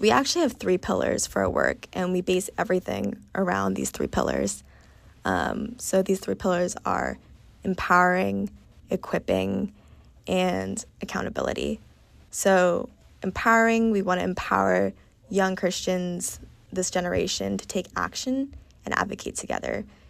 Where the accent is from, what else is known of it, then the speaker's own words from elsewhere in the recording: Massachusetts, United States; I grew up in Massachusetts, and in Middlesex, where I grew up, transcendental writers are a big thing.